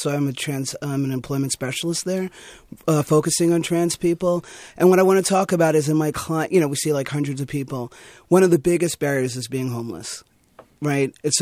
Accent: New York, United States; Yeah, I grew up in New York.

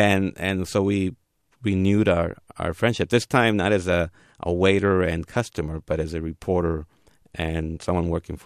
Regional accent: Durango, Mexico; And I gave my story, and I said, I'm from Durango. I have family in California.

